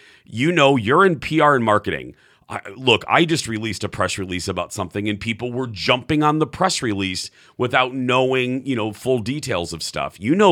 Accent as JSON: {"language": "English", "region": "Minnesota", "country": "United States", "said": "He's from Wisconsin, so we can't hate him. We're from Minnesota."}